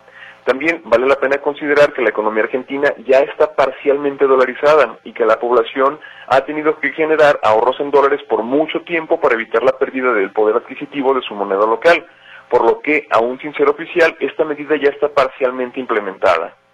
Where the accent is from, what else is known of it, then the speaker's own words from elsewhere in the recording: Mexico; no es un tema que va a repercutir inmediatamente en nuestro bolsillo como mexicanos